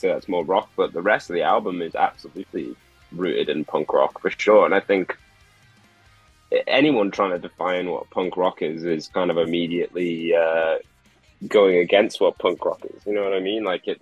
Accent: Wrexham, Wales, United Kingdom; we're from Wrexham, which is not too far from like Liverpool, Manchester, that kind of way, but it's a very small town. Famous for beer and fighting and football.

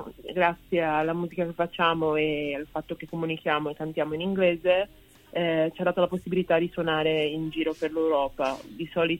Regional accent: Genoa, Liguria, Italy; born there; Io sono originaria del Ghana, della Nigeria, però sono nata a Genova.

